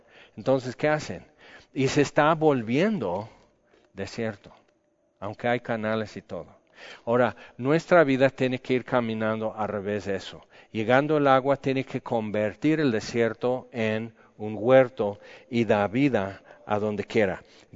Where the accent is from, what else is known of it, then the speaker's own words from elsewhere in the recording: California, United States; now in Mexico; en el estado de California, de donde soy, en el Valle de San Joaquín, que es todo el largo del centro del estado, entre el mar y el desierto de Nevada.